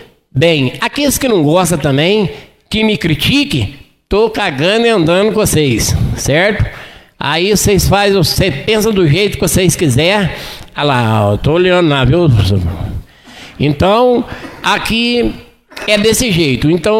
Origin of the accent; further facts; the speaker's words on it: Campos Gerais, Minas Gerais, Brazil; Eu defendo meu Campos Gerais, porque eu sou nascido e criado em Campos Gerais, e quero morrer em Campos Gerais. Quero criar meus netos, criei meus filhos